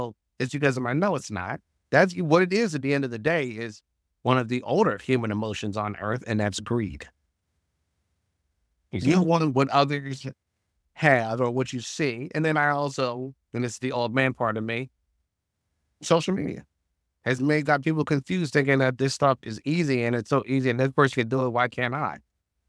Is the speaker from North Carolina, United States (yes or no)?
no; Philadelphia, Pennsylvania, United States; because I grew up in North Philly and I grew up in poverty, this is the only option.